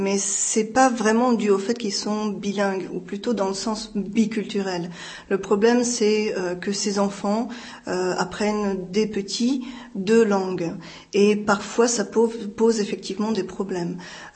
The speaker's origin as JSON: {"language": "French", "region": "Île-de-France", "country": "France", "tie": "born or raised there", "also_born_or_lived": "Algeria", "said": "J'ai grandi en France, oui. J'ai grandi en France, on déménageait beaucoup, mais on était en France la plupart du temps. J'étais quand même 3 ans en Algérie aussi, mais principalement on était en région parisienne."}